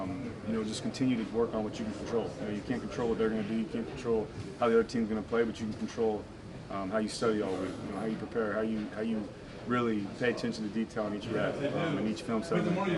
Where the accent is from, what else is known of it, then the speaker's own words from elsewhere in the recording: Bakersfield, California, United States; And I come from Bakersfield, too. Not a lot of people have been there, but it's a blue-collar town, and it reminds me a lot of Cleveland.